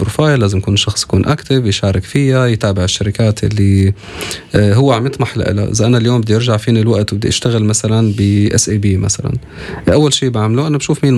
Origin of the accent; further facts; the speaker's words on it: Syria; إذا أنا عم نحكي أنا من سوريا بعتقد نفس الشيء